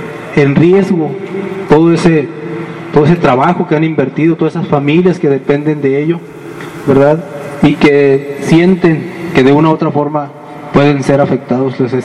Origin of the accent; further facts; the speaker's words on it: Sonora, Mexico; como hermanos sonorenses, como hermanos mexicanos, tenemos que buscar las alianzas